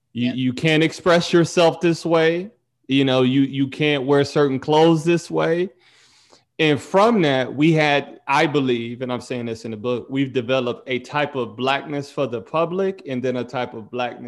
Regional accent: Detroit, Michigan, United States; I just talk about my journey growing up in Detroit, Michigan.

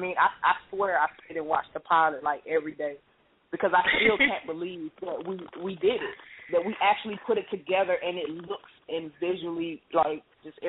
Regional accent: Atlanta, Georgia, United States; I said I wanted to have that Atlanta feel because, I mean, I'm from Atlanta. I love my city

